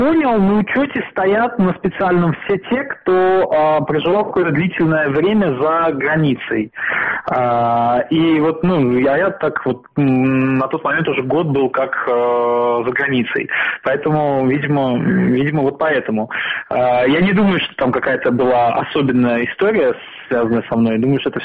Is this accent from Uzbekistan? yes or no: yes; Uzbekistan; now in Russia; Я узбечка, я узбекский вообще не знаю.